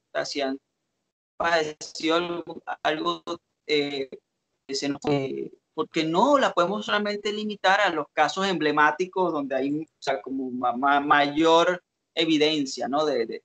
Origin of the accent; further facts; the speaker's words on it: Venezuela; Nosotros hablamos de venezolanos porque, bueno, por varias razones. Primero, somos venezolanos.